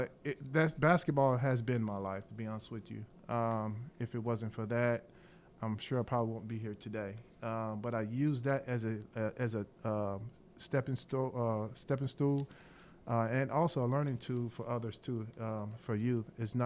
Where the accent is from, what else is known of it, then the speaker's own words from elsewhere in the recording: Chicago, Illinois, United States; even though I'm from Chicago, I still like New York, you know.